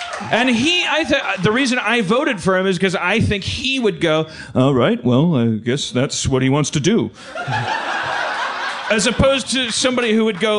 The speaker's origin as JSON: {"language": "English", "region": "Wisconsin", "country": "United States", "tie": "born or raised there", "said": "growing up in Wisconsin, I'm part of some weird like federal machine"}